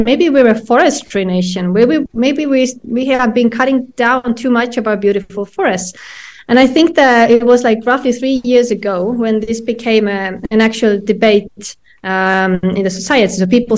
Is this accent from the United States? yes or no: no; Estonia; So me and my co-founder, we come from Estonia.